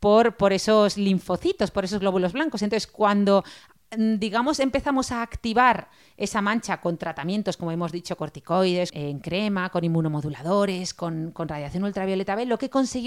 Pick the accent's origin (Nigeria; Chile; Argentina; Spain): Spain; Zaragoza, Aragon; born there; also born or lived in Granada; nuestra familia es de Granada, aunque luego nosotras hemos vivido siempre en Zaragoza. De hecho, yo nací en Granada, Rosa nació en Zaragoza